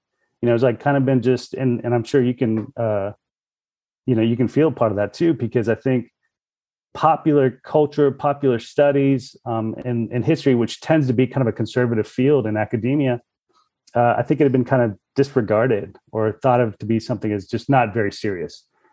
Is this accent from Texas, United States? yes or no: yes; Houston, Texas, United States; I'm first generation Houstonian. My parents are from Colombia and I grew up in Houston. And so, kind of born and raised here.